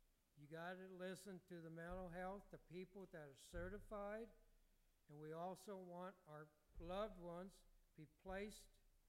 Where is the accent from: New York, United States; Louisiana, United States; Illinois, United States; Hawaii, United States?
Illinois, United States; Washburn; from Washburn, Illinois.